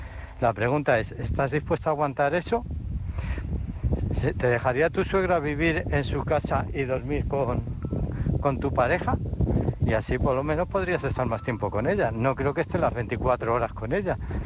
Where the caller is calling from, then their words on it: Illescas, Castilla-La Mancha, Spain; de Illescas, como todos los días.